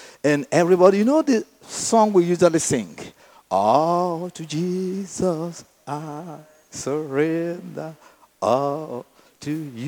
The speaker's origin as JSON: {"language": "English", "country": "Nigeria", "said": "Sometimes we look at our nation, we say, I'm from Nigeria, we say, where are we going?"}